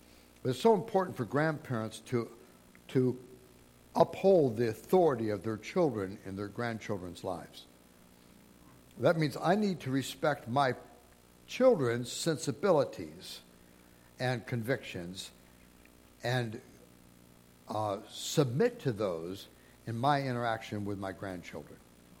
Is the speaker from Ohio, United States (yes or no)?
yes; Toledo, Ohio, United States; When I was a kid, we grew up in Toledo, Ohio.